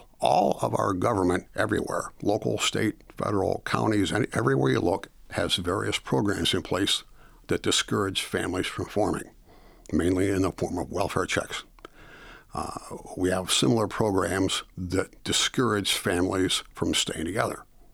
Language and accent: English; Pennsylvania, United States; born there; Well, I was born in Pennsylvania. I've been in Michigan since 1956.